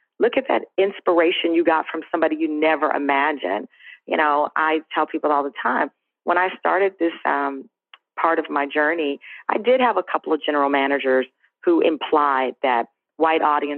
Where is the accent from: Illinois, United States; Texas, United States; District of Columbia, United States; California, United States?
Texas, United States; moved away as an adult; now in New York, United States; Yeah, when I came to New York from Texas, I suddenly became a national news anchor, and most of the people in the newsroom were from the Northeast.